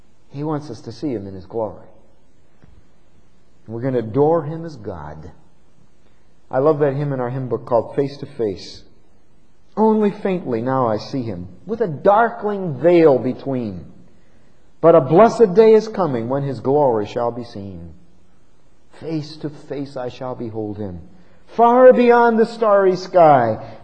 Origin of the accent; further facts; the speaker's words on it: Bristol, Pennsylvania, United States; I used to like to take them back to my hometown where I grew up, back in Bristol, Pennsylvania.